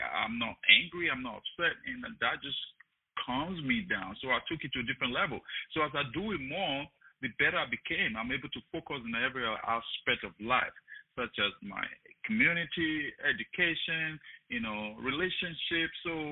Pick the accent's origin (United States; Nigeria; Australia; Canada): Nigeria; born there; You know, I was born in Nigeria into a severe adversity